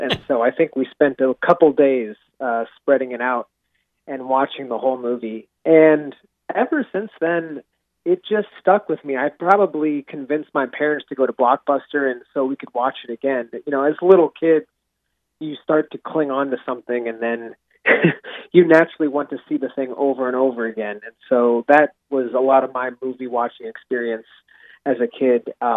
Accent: Seattle, Washington, United States; I grew up in Seattle for most of my life

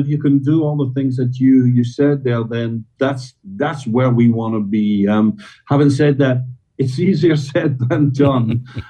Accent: Scotland, United Kingdom; Then we remember we're Scottish.

